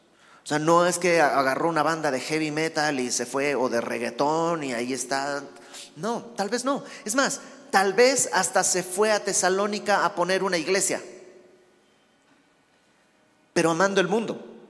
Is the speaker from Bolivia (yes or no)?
yes; Bolivia; now in Mexico; antes de venir a México, yo vivía en mi país, vivía en Bolivia